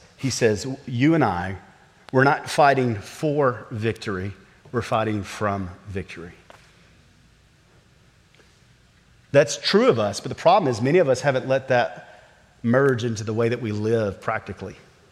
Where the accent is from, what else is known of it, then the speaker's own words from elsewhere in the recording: the South, United States; You've heard me say it because I'm from the South and we got lots of these little quips.